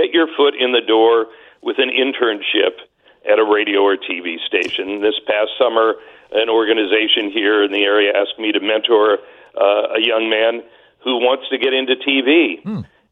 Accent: Granite City, Illinois, United States; it's about my life growing up in Granite City

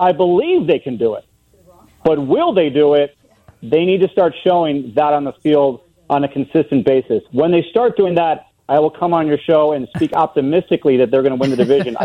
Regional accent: Flossmoor, Illinois, United States; I mean, well, first off, I'm from Flossmoor.

